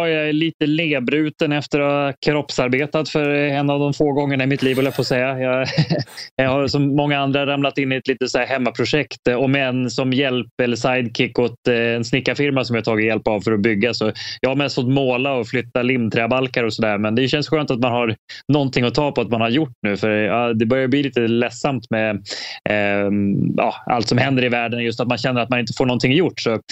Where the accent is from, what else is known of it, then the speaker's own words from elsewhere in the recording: Västerås, Västmanland County, Sweden; Han var grym redan när jag växte upp i Västerås